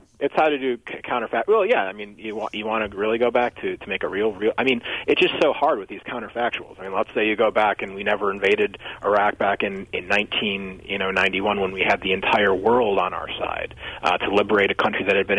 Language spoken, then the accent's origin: English; Wisconsin, United States; I grew up in Wisconsin from 1985 to 2003.